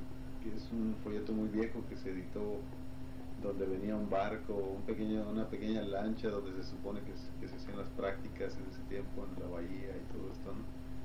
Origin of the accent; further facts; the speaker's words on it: Mexicali, Baja California, Mexico; yo soy de Baja California, soy del Valle de Mexicali.